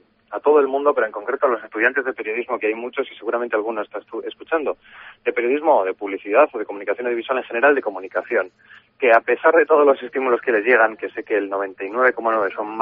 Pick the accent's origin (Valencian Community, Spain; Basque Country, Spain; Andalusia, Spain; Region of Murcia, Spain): Basque Country, Spain; Bilbao; yo soy vasco, soy de Bilbao